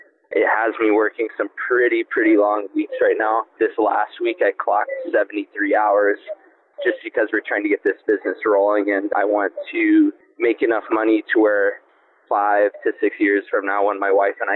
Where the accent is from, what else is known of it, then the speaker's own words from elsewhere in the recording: Scottsdale, Arizona, United States; I'm from Scottsdale, Arizona.